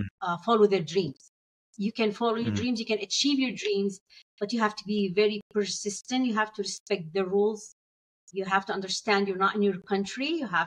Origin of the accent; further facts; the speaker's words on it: Syria; English is a second language; And then my mom was so homesick, so we had to move back to Syria against really my dad's will. And I grew up in Syria.